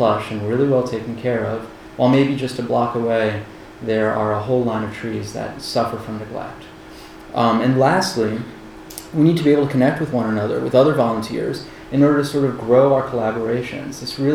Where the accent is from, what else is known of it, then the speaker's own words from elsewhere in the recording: New York, United States; It's sort of part of being a New Yorker.